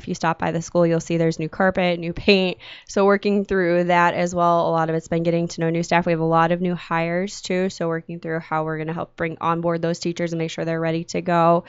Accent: Algona, Iowa, United States; I was born and raised Catholic, grew up in Algona, Iowa

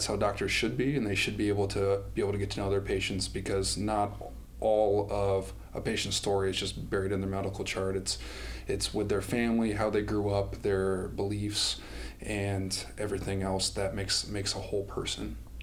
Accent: Indianola, Iowa, United States; I'm from Indianola, Iowa.

